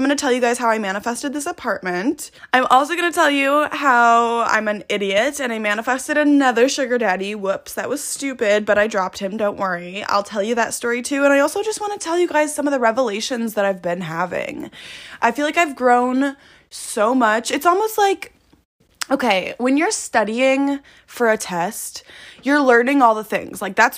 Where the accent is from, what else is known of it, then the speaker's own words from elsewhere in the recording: Chicago, Illinois, United States; I'm originally from Chicago, so it's not really a super big shift in dynamic.